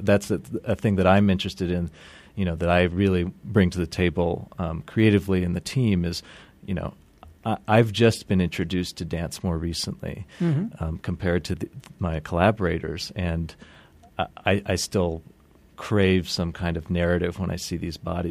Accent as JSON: {"language": "English", "town": "Santa Fe", "region": "New Mexico", "country": "United States", "tie": "born or raised there", "said": "Well, I think that comes from growing up in Santa Fe, actually. You know, we happen to be in a place that is really culturally distinct in the United States."}